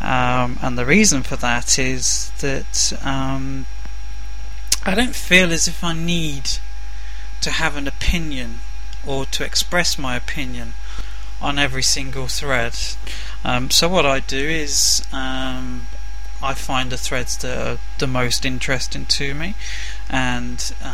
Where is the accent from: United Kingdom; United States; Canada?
United Kingdom; England; As you probably guessed by now, I'm English. Work in London for my sins.